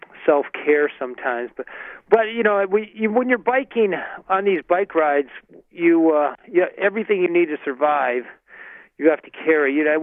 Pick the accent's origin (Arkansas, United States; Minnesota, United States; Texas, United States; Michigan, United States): Minnesota, United States; Well, I'm from Minnesota. You know, it's a land of bad hair and sensible shoes and small egos.